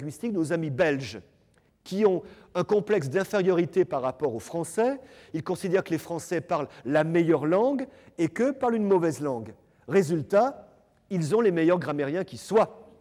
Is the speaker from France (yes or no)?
yes; Lyon, Auvergne-Rhône-Alpes, France; born there; Il se trouve qu'à Lyon, où je suis né